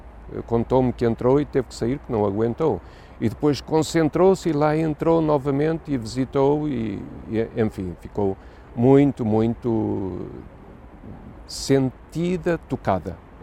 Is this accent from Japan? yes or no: yes; Japan; nós próprios, como japoneses, sejamos instrumentos de paz